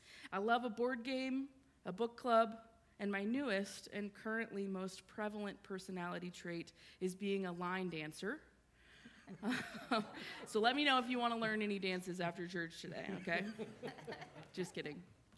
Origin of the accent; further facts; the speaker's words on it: Clarksville, Tennessee, United States; I grew up here in Clarksville. I was baptized, confirmed, and still hold my membership at Madison Street United Methodist Church. I graduated from Clarksville High School.